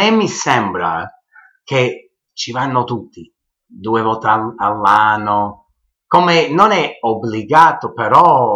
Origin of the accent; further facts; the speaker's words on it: Chicago, Illinois, United States; Io sono nato a Chicago, cresciuto a Chicago